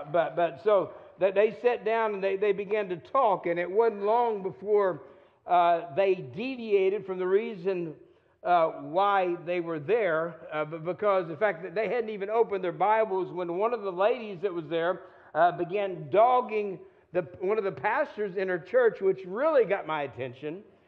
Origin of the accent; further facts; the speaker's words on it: Texas, United States; moved away as an adult; now in Missouri, United States; Many of you know that I was raised in Texas and I moved from Missouri from Texas to Missouri to go to Southwest Baptist University in Baltimore.